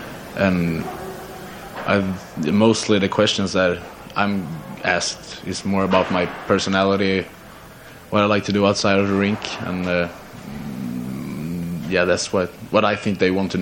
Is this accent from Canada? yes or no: no; Stockholm, Stockholm County, Sweden; English is a second language; I grew up in Stockholm. It's where I live and where I always live.